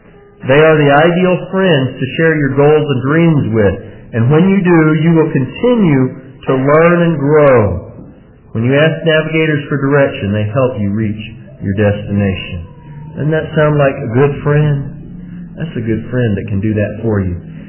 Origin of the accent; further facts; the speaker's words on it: Colorado, United States; Now, I grew up in Colorado where they have real mountains